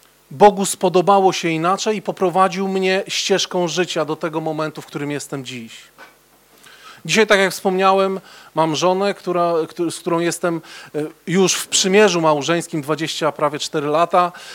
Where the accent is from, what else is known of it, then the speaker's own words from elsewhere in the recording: Pruszków, Masovian Voivodeship, Poland; Pochodzę z Pruszkowa, to jest miasto słynne z koszykówki, to wiecie o tym. Ale nie tylko z koszykówki, także z innych rzeczy.